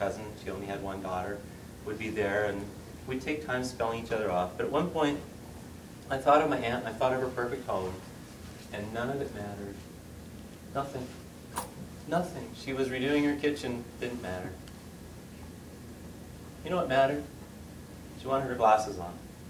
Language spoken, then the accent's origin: English; St. Catharines, Ontario, Canada; I grew up in St. Catharines, an industrial town, and the size of the houses weren't as big as this room. We had one bathroom and 3 small bedrooms, and there were 6 of us